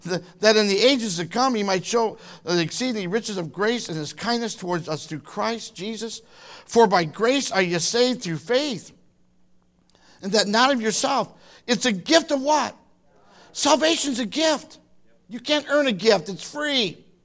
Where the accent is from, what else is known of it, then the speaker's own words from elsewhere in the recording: Toledo, Ohio, United States; When I was a kid, you're too young for this, but I grew up in Toledo.